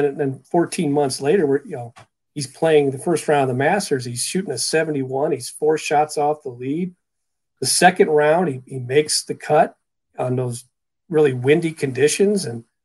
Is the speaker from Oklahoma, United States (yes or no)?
no; Cleveland, Ohio, United States; Fran Tarkenton, even though I grew up in Cleveland